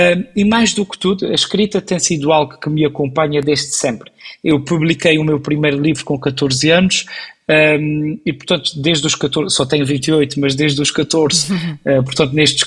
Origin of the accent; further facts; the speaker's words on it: Rabo de Peixe, Azores, Portugal; Eu sou de Rabo de Peixe, nasci, cresci, fui criado e vivo a maior parte do meu tempo em Rabo de Peixe